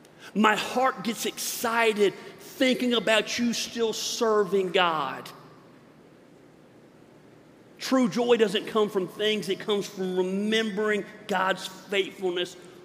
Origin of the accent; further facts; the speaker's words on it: the South, United States; I know it says isn't finished, but I'm from the South. It ain't finished.